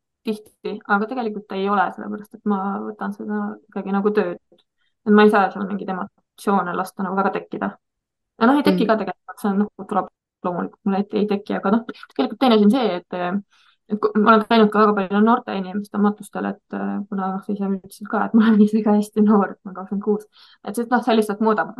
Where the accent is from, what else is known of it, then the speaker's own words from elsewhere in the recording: Valga County, Estonia; minu kodukandi kalmistu Valgamaal on Hargla kalmistu